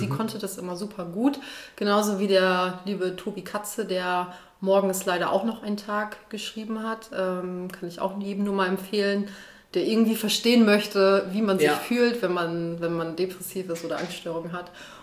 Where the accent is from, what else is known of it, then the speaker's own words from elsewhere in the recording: Goldenstedt, Lower Saxony, Germany; Ja, meine Eltern sind Gastronomen in Goldenstedt und ich bin quasi in der Gastro aufgewachsen.